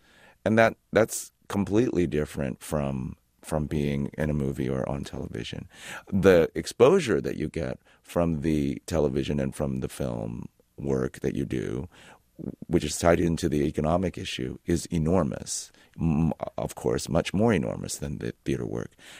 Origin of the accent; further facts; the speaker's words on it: San Francisco, California, United States; I grew up in the Sunset District. Our family house was on 40th and Ortega, and I never appreciated the beach until I came back as a grown up